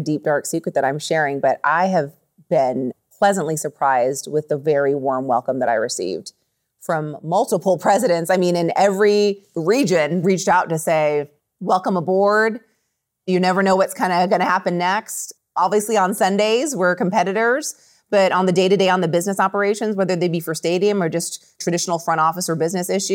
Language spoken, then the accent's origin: English; Las Vegas, Nevada, United States; You know, growing up in Las Vegas, we had the 1990 UNLV basketball team.